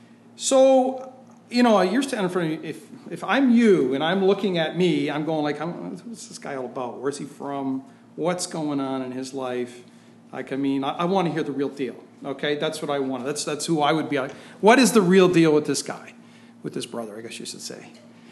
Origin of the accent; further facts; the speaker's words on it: Sarnia, Ontario, Canada; And I'm from Sarnia, Ontario, Canada. So I'm a Canadian. I'm a foreigner in a foreign country.